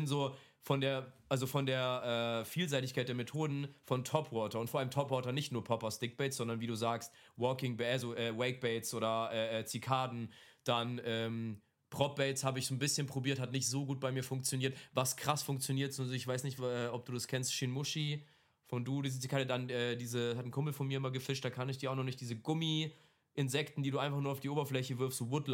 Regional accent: Bavaria, Germany; ich komme ja aus Bayern, also ursprünglich, bevor ich hergezogen bin

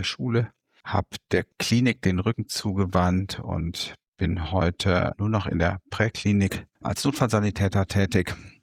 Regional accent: Rhineland, Germany; Bin Rheinländer, der heute in Norddeutschland lebt, dorthin emigriert ist und versucht mit dem rheinländischen Charme die Norddeutschen ein bisschen zu begeistern. Ich bin mittlerweile 56 Jahre alt

